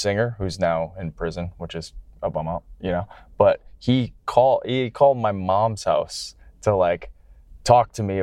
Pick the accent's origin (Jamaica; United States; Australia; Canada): Canada; I'm coming from Canada, just pretty chill and like nice.